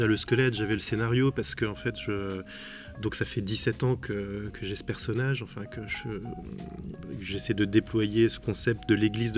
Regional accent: Lille, Hauts-de-France, France; j'en ai fait à Lille, donc moi je viens de Lille

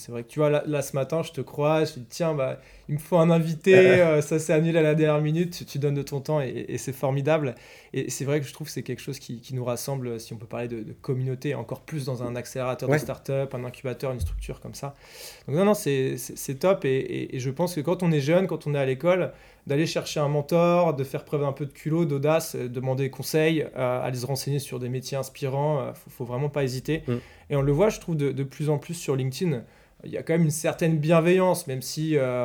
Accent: Brittany, France; je suis breton

